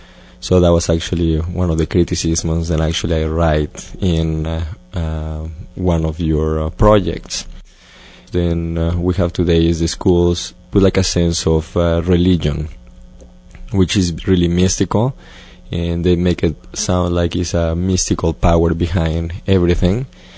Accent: Mexico City, Mexico; Well, first of all, I'm from Mexico, and that is from Mexico City, which is a quite large city.

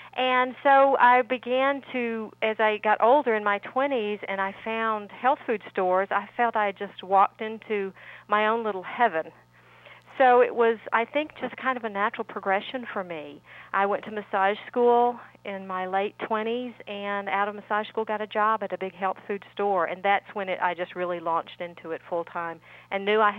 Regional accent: Birmingham, Alabama, United States; And Birmingham was my hometown. I was in Miami, Florida at the time, and I was just fascinated.

